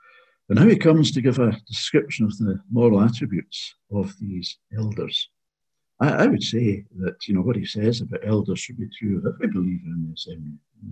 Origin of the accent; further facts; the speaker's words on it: Glasgow, Scotland, United Kingdom; I come from Glasgow, so I'm used to a large city